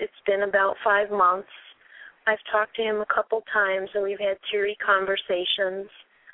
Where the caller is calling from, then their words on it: Chicago, Illinois, United States; I'm calling from Chicago.